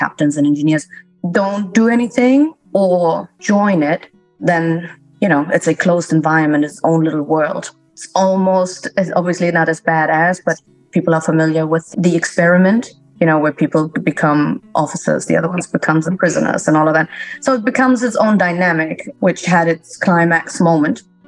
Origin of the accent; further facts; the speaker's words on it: Bremen, Germany; English is a second language; I'm based in Bremen, where I was actually born and educated.